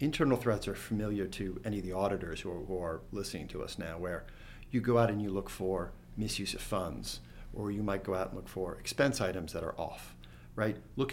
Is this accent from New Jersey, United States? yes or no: yes; New Jersey, United States; I grew up in New Jersey.